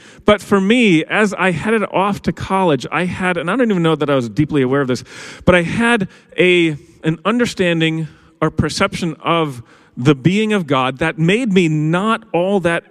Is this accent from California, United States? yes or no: no; Holland, Michigan, United States; So I grew up Dutch. I grew up in Holland, Michigan.